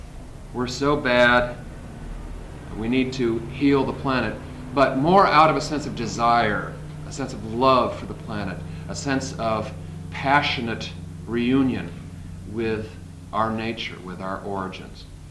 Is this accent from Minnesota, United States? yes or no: yes; Minnesota, United States; I am a geologist. I come from Minnesota. Yes, there is geology in Minnesota.